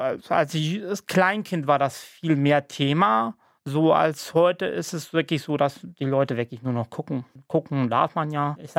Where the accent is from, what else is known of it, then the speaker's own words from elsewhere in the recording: Romania; Ich bin in Rumänien auf dem Dorf groß geworden.